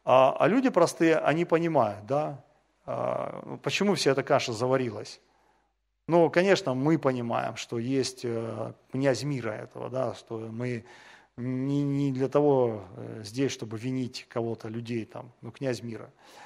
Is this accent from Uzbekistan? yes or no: no; Russia; так он когда узнал, что мы из России